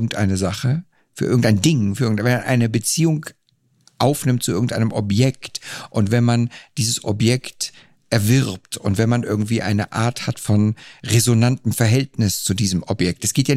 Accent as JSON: {"language": "German", "country": "Switzerland", "said": "ich komme aus der Schweiz."}